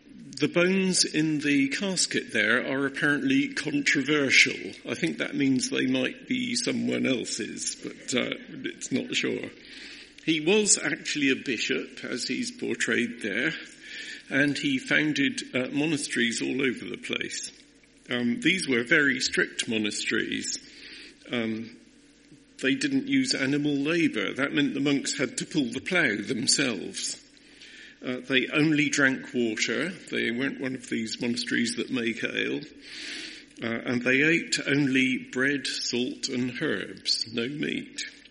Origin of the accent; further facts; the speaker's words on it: Cardiff, Wales, United Kingdom; born there; and I'm Welsh, technically. I was born in Cardiff.